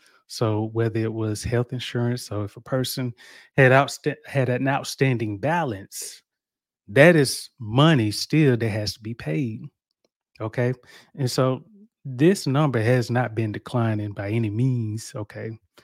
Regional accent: the South, United States; I grew up in the South.

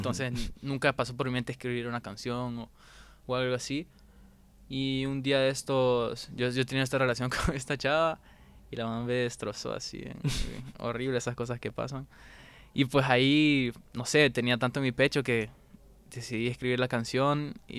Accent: Honduras; soy un cantautor hondureño

